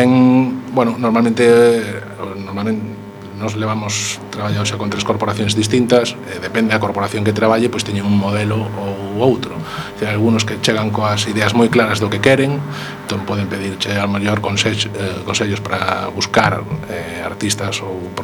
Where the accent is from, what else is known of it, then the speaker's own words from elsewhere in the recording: Galicia, Spain; Como buen galego, ¿no?